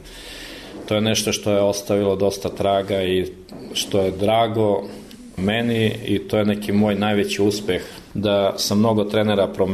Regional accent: Vlasotince, Southern and Eastern Serbia, Serbia; Došli su neki glasovi do njega da postoji neko ko je od tamo, ko je dobar igrač

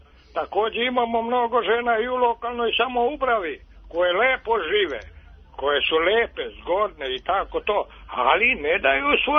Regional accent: Serbia

